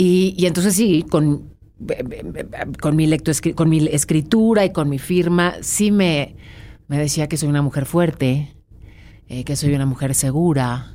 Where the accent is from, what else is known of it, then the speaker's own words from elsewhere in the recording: Mexico City, Mexico; Sí, sí, soy chilanga.